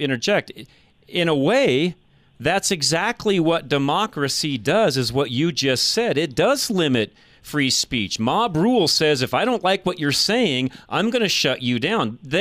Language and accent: English; United States; And for me, as a conservative, or really just as an American, it always bothers me when we use that word